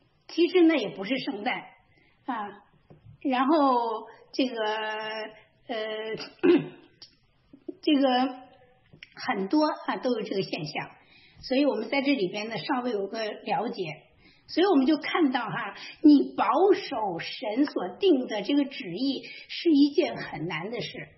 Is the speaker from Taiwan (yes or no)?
no; China; 我们中国人的新年起头呢，就是这个正月初一大过大年